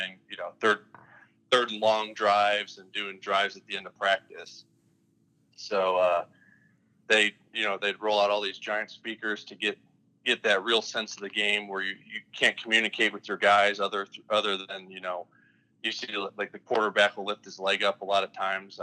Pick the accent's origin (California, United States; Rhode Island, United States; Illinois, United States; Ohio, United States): Ohio, United States; Cleveland; I grew up in Cleveland, Ohio, and I went to all boys Catholic high school, St. Edward